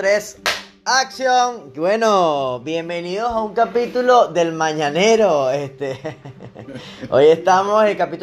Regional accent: Nueva Esparta, Venezuela; porque yo soy margariteño

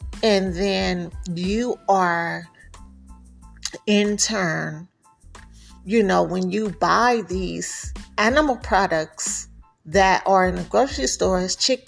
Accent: California, United States; now in Texas, United States; Even when I moved to Texas from California, I noticed something about the meat.

